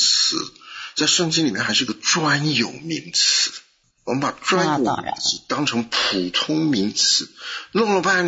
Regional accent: China; 他可能认为你是美国公民，我是中国人，我中华人民共和国

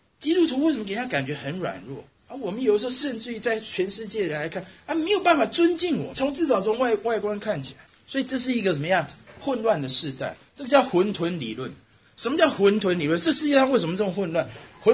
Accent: Taiwan; 我从台湾来

